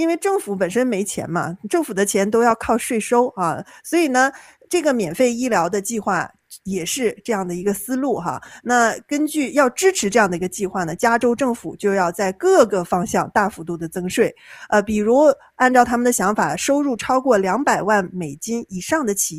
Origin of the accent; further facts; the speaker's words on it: Northeast China, China; 我们东北人管外公叫姥爷，